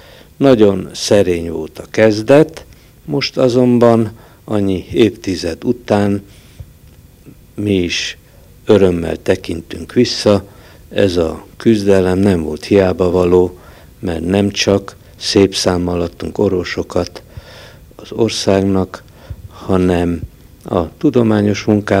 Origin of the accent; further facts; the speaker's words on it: Karcfalva, Harghita, Romania; also born or lived in Cluj-Napoca; now in Targu Mures, Romania; jött Kolozsvárról, hanem én is Kolozsvárról jöttem ide. 1945-ben karcfalvi származású vagyok.